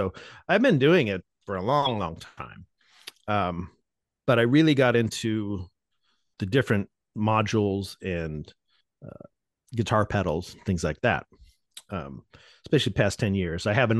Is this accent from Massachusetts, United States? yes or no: no; Las Vegas, Nevada, United States; I grew up in Las Vegas.